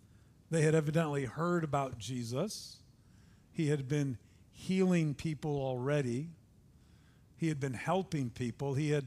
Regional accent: United States; They weren't like homes that I grew up with in the States.

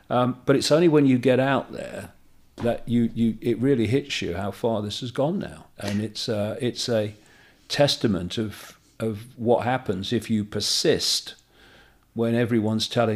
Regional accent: Leicester, East Midlands, United Kingdom; born there; I was born in 1952 in Leicester on a big working class council estate.

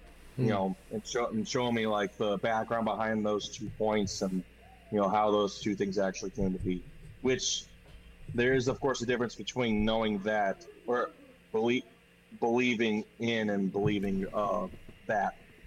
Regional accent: New Albany, Ohio, United States; also born or lived in Knoxville, Tennessee; now in Tennessee, United States; I've born and raised in East Knoxville. Moved up to Central Ohio, like New Albany, around like where Westerville and Columbus is at, when I was about 8 years old.

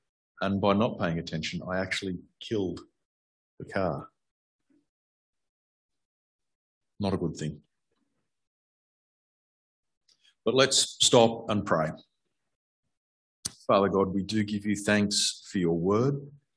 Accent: Forbes, New South Wales, Australia; So growing up in Forbes, summers got fairly hot as well. So 45 degrees was actually quite common, far too common.

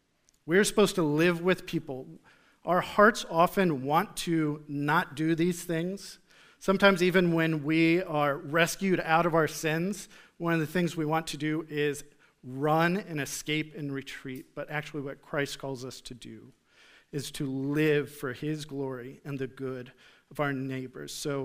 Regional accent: East Galesburg, Illinois, United States; I come from the Midwest. I come from a little town called East Galesburg, not even a town, it was a village, that had a population of about 270 people, technically.

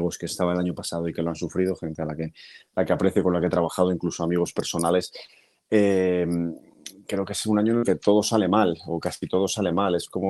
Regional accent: Valladolid, Castile and León, Spain; viviéndola desde fuera como aficionado y como vallisoletano

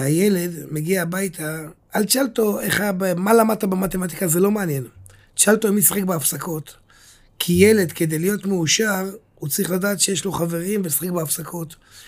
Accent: Zikhron Ya'akov, Haifa District, Israel; also born or lived in Tiberias; תראה, אני ילד 74, כמו שאתה מבין, בן 51, אז כן, נולדתי בטבריה. טבריה זה עיר קטנה, משפחתית.

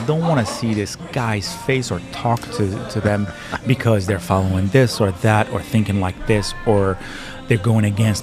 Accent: Morocco; now in United States; We didn't have it. I grew up in Morocco.

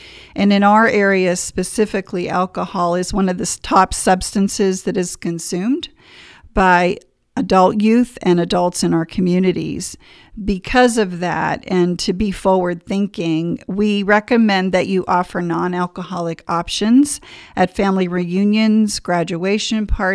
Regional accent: St. Marys, Pennsylvania, United States; So I come from St. Mary's, Pennsylvania

